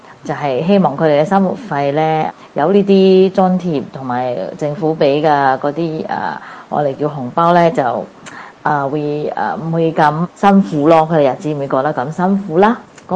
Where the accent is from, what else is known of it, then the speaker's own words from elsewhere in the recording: Singapore; 咁作為一個新加坡人呢，我有咩諗法呢？